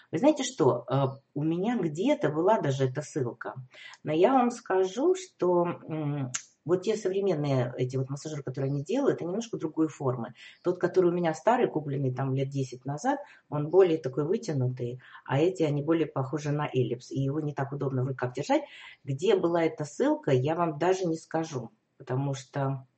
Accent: Russia; moved away; Да, то есть мы из России, но мы живем здесь.

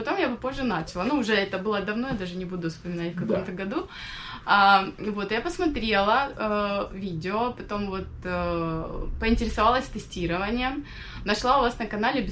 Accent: Rostov-on-Don, Rostov Oblast, Russia; да, мы всей семьей из Ростова-на-Дону.

